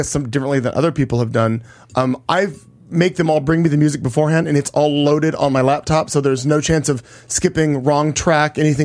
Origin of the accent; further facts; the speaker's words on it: Joplin, Missouri, United States; it's interesting to have a pride event of some sort taking part in my hometown of Joplin, Missouri.